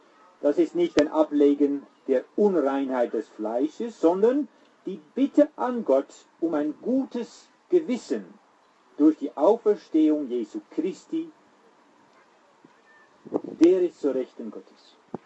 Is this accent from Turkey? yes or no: no; Netherlands; German is a second language; now in Herborn-Seebach, Germany; ich bin Holländer, deswegen ein etwas eigenartigen Zungenschlag. Aber ich wohne in Herborn-Seebach